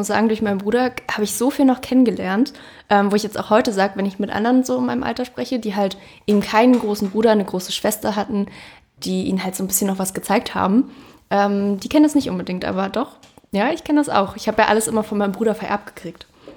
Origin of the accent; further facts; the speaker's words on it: Berlin, Germany; weil wir sind aus Berlin.